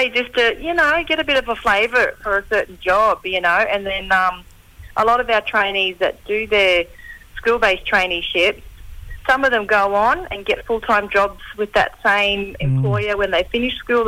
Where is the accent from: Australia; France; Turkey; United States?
Australia; now in Sydney, Australia; So, got two places that I call home now. Gadigal country down here, but Drumble country is my hometown.